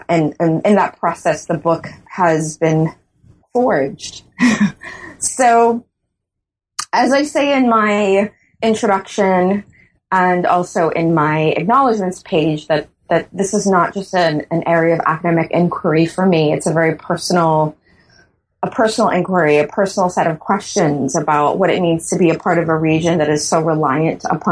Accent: Bahamas; yes, I am born and raised in the Bahamas

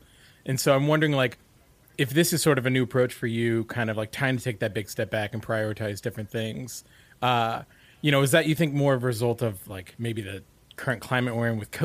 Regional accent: Portland, Oregon, United States; Like, I'm from Portland, Oregon too.

